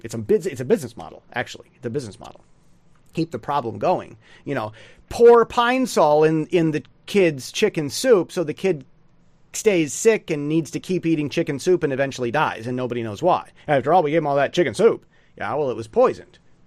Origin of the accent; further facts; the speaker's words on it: United States; now in Taiwan; As the American who's lived in Taiwan all these years, and from my time living over here